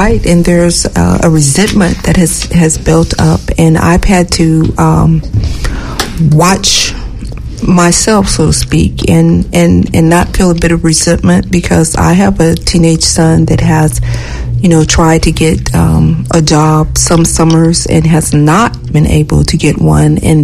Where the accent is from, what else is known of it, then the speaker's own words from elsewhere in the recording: United States; because I'm an American.